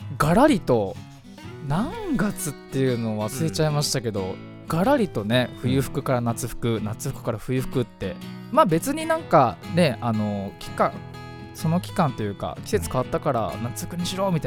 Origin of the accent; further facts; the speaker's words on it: Fujisawa, Kanagawa, Japan; この番組は藤沢出身の俳優タレントとして活動する